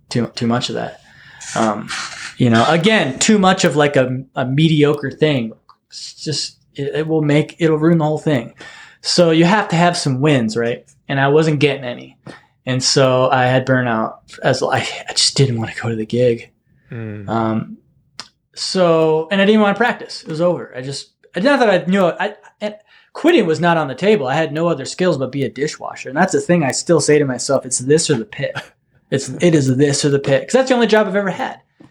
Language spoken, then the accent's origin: English; Duluth, Minnesota, United States; Well, he's from Duluth, you know, I don't know if you knew that. He's from my hometown.